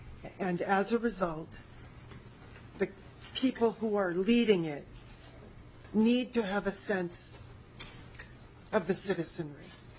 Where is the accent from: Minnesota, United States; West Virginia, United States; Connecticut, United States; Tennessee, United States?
Minnesota, United States; Fergus Falls; and yes, I am from Fergus Falls